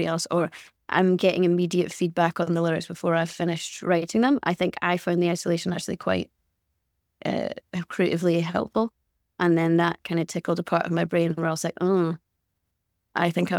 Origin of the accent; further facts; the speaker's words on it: Glasgow, Scotland, United Kingdom; now in Los Angeles, United States; I don't think as a Glaswegian person I'm used to this level of sunshine.